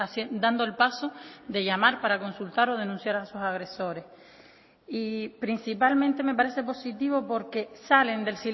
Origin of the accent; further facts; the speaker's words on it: Fuerteventura, Canary Islands, Spain; sobre todo en islas como la que vengo de Fuerteventura.